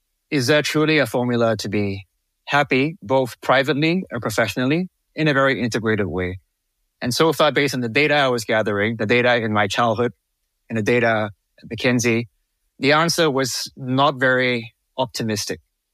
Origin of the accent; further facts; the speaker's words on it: Singapore; I grew up in Singapore